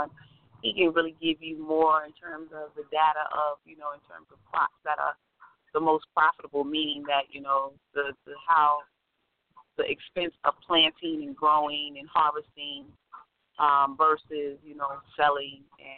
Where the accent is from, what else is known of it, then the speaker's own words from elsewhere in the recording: Brooklyn, New York, United States; it's so funny because born and raised in Brooklyn